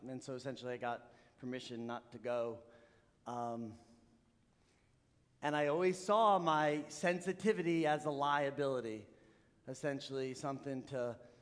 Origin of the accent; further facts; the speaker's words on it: City Island, New York, United States; So I grew up in the Bronx in a small town called City Island